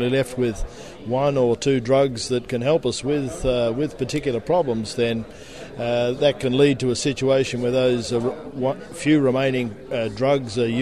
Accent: Australia; now in England; I'm originally from Australia, Chuck, but spent most of my career, I guess, not only in Australia and the Pacific and Asia, but also in Europe as well. So right now I'm living in England.

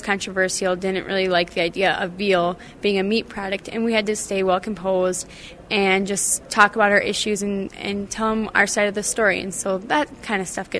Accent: Mitchell, South Dakota, United States; I'm from Mitchell, South Dakota.

